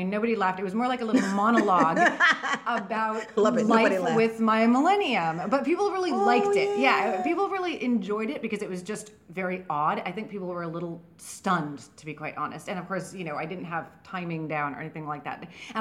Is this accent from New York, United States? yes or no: no; San Francisco, California, United States; also born or lived in New Orleans, United States; I'm from San Francisco. I graduated from UC Santa Cruz, and my best friend was moving to New Orleans